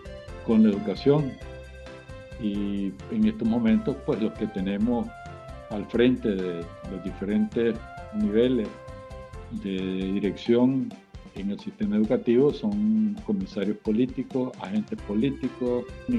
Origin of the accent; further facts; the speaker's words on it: Nicaragua; nuestro compromiso como nicaragüenses